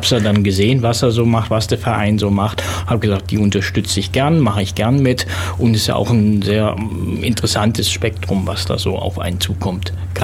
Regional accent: Gladbeck, North Rhine-Westphalia, Germany; born there; moved away; Ich bin gebürtig aus Gladbeck, das ist Essen da oben aus dem Ruhrpott. Bin durch meine Eltern hierher gekommen.

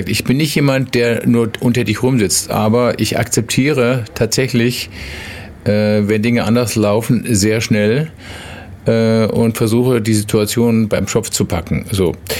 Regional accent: Nürtingen, Baden-Württemberg, Germany; now in Ulm, Germany; Ich habe in Ulm nicht gelebt, aber ich bin ja im Kreis Nürtingen aufgewachsen.

